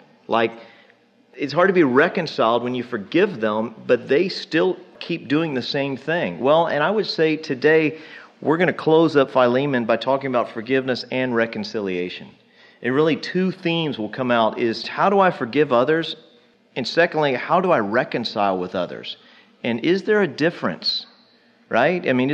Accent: Texas, United States; I figure we're from Texas. We can say partner.

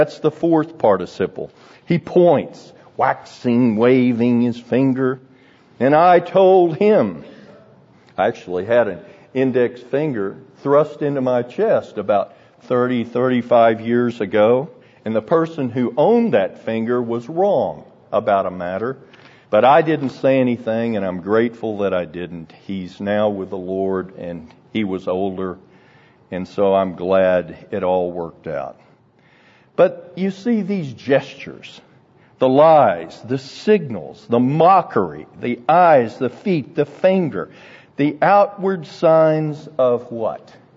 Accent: Texas, United States; Speak English. I'm from Texas.

